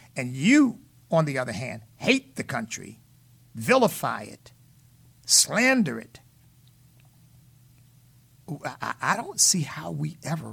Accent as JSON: {"language": "English", "country": "United States", "said": "But I'm an American."}